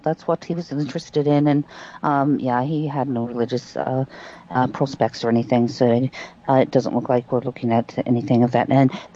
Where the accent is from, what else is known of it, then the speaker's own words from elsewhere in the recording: Suriname; I'm from Suriname, and we were discussing this